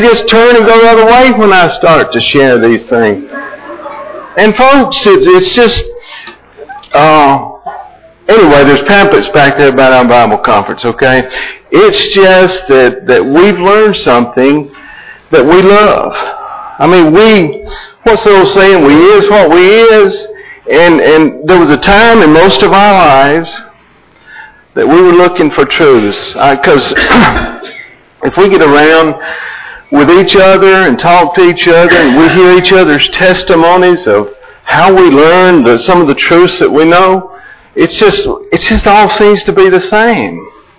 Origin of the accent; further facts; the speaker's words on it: Alabama, United States; But anyway, we're from East Central Alabama, over near Anniston, as Steve said.